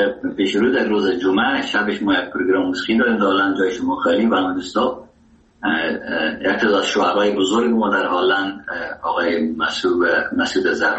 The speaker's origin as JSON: {"language": "Persian", "country": "Afghanistan", "said": "زبان اصلی و وطنی ما دری است و فارسی است و چقدر در هرات استفاده میشه و زبان دوم ما که در افغانستان است زبان پشتو"}